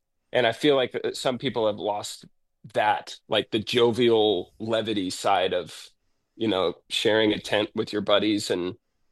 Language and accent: English; Bonners Ferry, Idaho, United States; born and raised in Bonners Ferry, Idaho